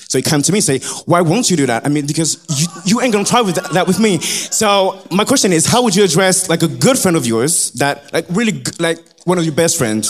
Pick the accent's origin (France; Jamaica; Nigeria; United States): France; I'm from France. I just flew in yesterday